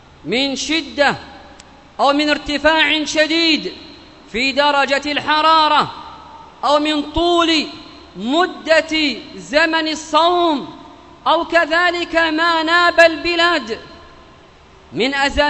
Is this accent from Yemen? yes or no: yes; Yemen; اللهم ادفع عن بلادنا اليمن الفتن ما ظهر منها وما بطن